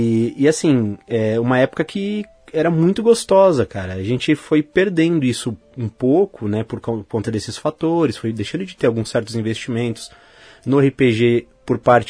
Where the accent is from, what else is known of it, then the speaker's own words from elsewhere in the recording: São Paulo, Brazil; Eu sou de São Paulo, né? Eu moro em São Paulo